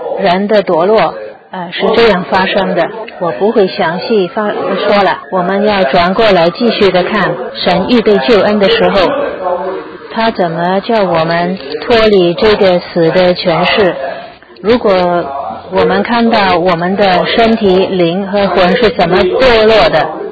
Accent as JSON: {"language": "Chinese", "region": "Guangdong", "country": "China", "said": "我们广东人会说是泥，是洗很多老泥"}